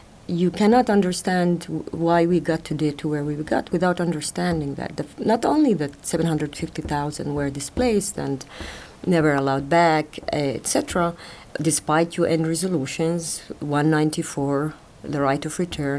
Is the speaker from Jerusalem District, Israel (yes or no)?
no; Taibe, Central District, Israel; also born or lived in Germany; now in New York, United States; I grew up in Taibe. I went to study at the Hebrew University before leaving, and then studying also at in Germany and ending up in New York.